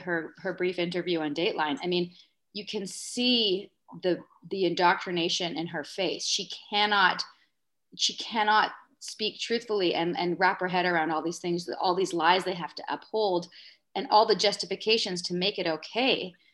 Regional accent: Vancouver, British Columbia, Canada; I'm from Vancouver

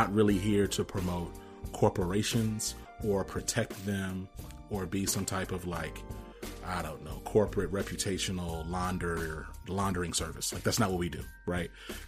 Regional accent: Rome, Georgia, United States; born there; I was born in Rome, Georgia.

